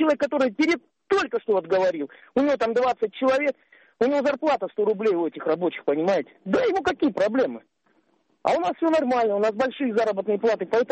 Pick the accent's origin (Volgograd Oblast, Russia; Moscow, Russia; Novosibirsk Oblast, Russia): Volgograd Oblast, Russia; Volgograd; я предприниматель из Волгограда.